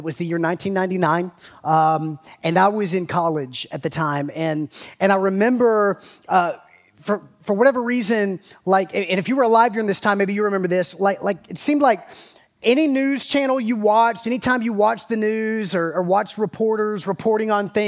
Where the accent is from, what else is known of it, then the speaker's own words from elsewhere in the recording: Georgia, United States; I grew up in South Georgia. I had relatives who were prepping for this thing, man.